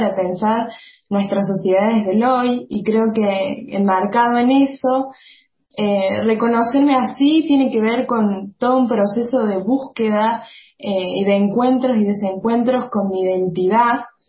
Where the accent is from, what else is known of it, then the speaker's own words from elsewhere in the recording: Argentina; Yo tengo 19 años, soy militante DISCA, soy argentina, vivo en Córdoba y milito en una organización que se llama Orgullo DISCA.